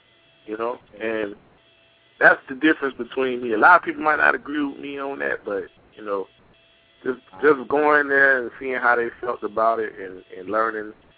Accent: United States; born there; I was born in America.

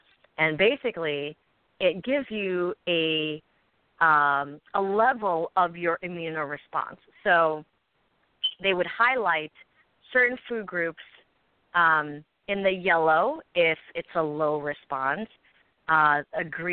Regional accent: Philippines; You know, I'm Filipino.

